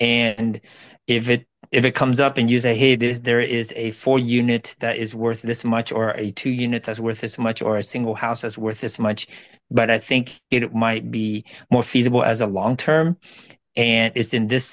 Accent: Irvine, California, United States; Long time ago. Yeah, so we're from Orange County, which is a little bit more north of San Diego, a little bit more south of Los Angeles, closer to the beach. We're in Irvine, so we're not on the beach at all.

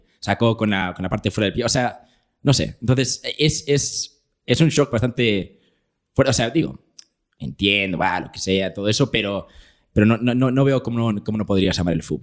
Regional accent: Granada, Andalusia, Spain; Yo soy de Granada, soy andaluz

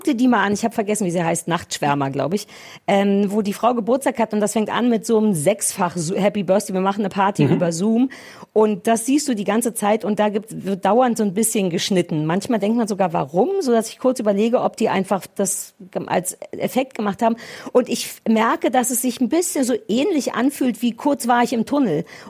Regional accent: East Germany, Germany; Ja, ich komme aus dem Osten

